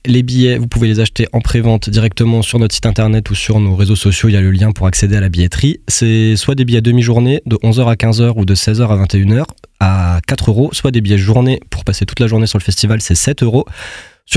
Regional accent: Mulhouse, Grand Est, France; On est des Mulhousiens 100%.

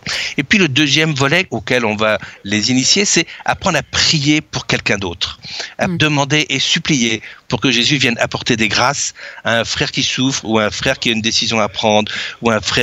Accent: France; une carte de France, parce que je suis français

